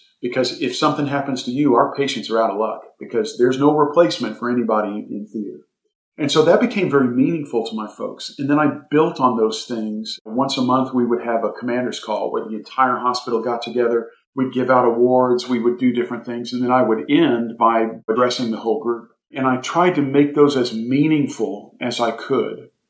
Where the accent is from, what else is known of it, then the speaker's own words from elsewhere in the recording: Austin, Texas, United States; And I grew up in the Austin area, but my family's from Abilene, long history of West Texas cowboy folks.